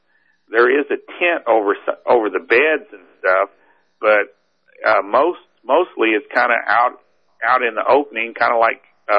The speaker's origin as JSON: {"language": "English", "region": "Texas", "country": "United States", "said": "You know, I'm from Texas, so, you know, I've never seen any kind of trees that big."}